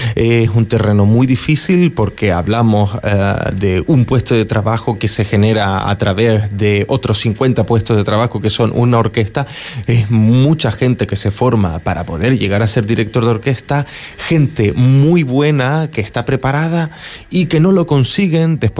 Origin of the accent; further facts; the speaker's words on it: Canary Islands, Spain; cuando somos canarios y sales de tu casa para, es decir, de la casa donde naciste, donde te criaste